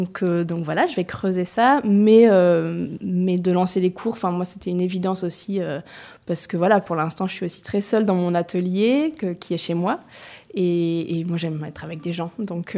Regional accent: Auvergne-Rhône-Alpes, France; moved away; Moi, j'ai grandi en Auvergne, donc la campagne, je connais et ça me manquait quand même beaucoup.

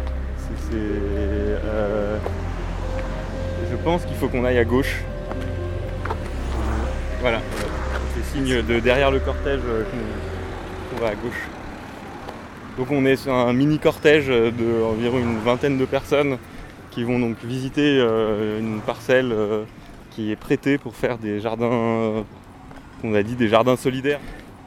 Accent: Marseille, Provence-Alpes-Côte d'Azur, France; Non, moi je suis pas de Pertuis, moi je suis de Marseille.

